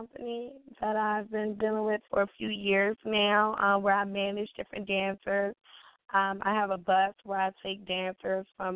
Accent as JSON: {"language": "English", "region": "Maryland", "country": "United States", "said": "I'm from Maryland."}